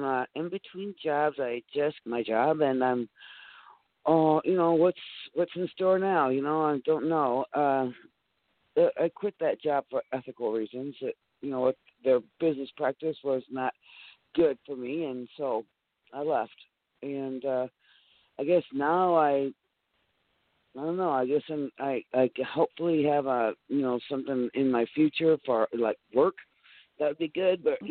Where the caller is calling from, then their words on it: Michigan, United States; I am calling from Northern Michigan.